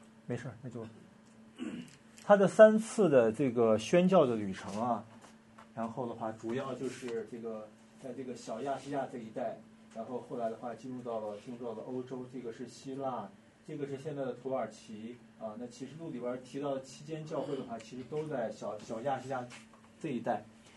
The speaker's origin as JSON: {"language": "Chinese", "country": "China", "tie": "born or raised there", "said": "但我自己是在内地出生长大的，所以我没有这种太多的跟海去打交道的经历。"}